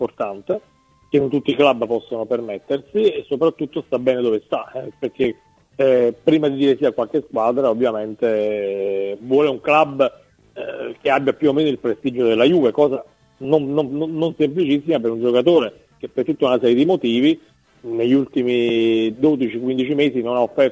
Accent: Naples, Campania, Italy; Io sono napoletano

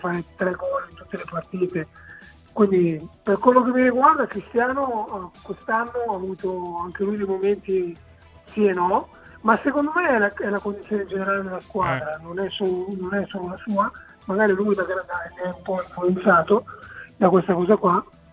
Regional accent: Piedmont, Italy; io sono cresciuto nel Novarese, quindi lo stadio più vicino era a Milano

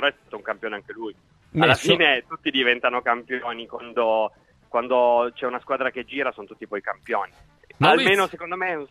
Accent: Turin, Piedmont, Italy; Sì, sono di Torino, adesso Torino. Sono trasferito qua per esigenze di cuore, però Torino.

